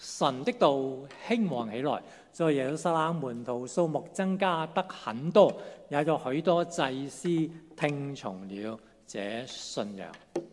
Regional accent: Hong Kong; 未來香港都可能有一批人，我哋土生土長講咩話？白話咯，咪廣東話咯，粵語咯。

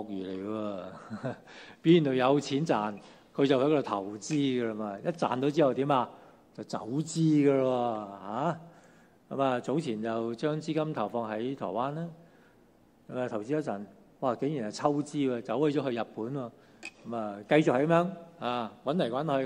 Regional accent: China; 那我们中国人是怎样呢？

